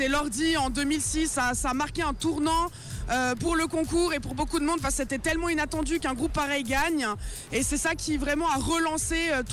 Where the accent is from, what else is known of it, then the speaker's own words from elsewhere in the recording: Lausanne, Vaud, Switzerland; Alors moi je suis de Lausanne et du coup j'ai 35 ans.